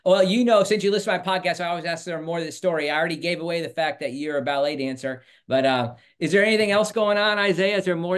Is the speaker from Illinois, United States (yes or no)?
yes; Chicago, Illinois, United States; I grew up in the Chicago area, and I had the privilege, honor of going to Wrigley Field many times